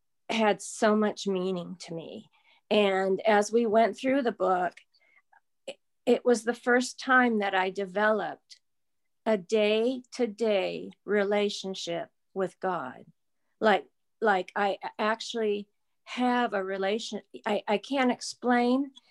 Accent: Seattle, Washington, United States; I'm an alcoholic from Seattle.

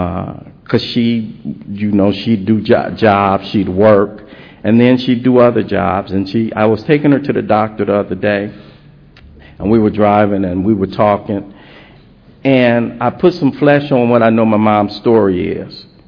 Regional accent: Los Angeles, California, United States; I'm from South Central Los Angeles, and my mother was on welfare in the 60s.

